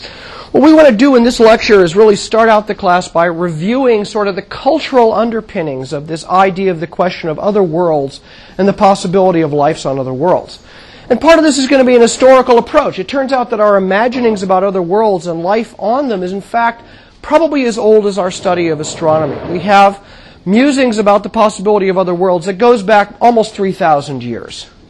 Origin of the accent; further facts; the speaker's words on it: California, United States; growing up in the Mojave Desert of California